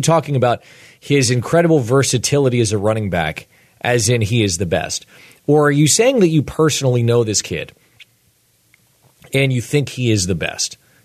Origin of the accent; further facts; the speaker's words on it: United States; I very much, as an American, want to live in a country where people get second chances.